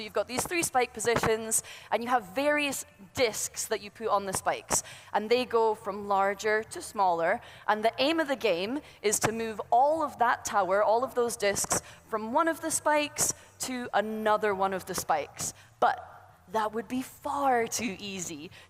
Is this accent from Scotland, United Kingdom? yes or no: yes; Scotland, United Kingdom; Although I am dressed kind of like an alien, I'm actually just from Scotland.